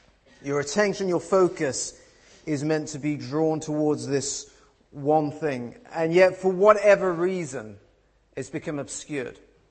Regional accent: United Kingdom; You can say people want to run ahead like a kid, but we're British, we're adults

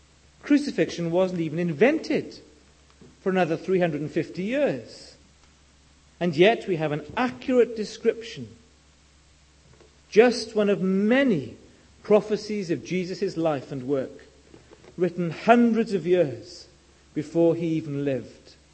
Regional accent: Wales, United Kingdom; I come from Wales. We have a lot of sheep.

